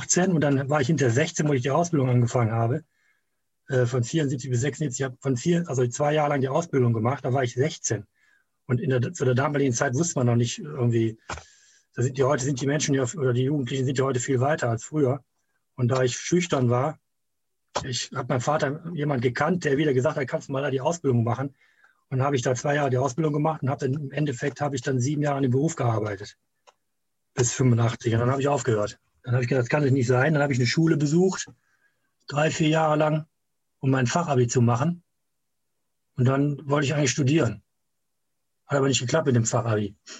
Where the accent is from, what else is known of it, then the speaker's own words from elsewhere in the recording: Wuppertal, North Rhine-Westphalia, Germany; so von 85 an habe ich jongliert, in da wo ich herkomme, aus Wuppertal, habe ich mit verschiedenen Leuten haben wir dann in Wuppertal eine Jongliergruppe aufgemacht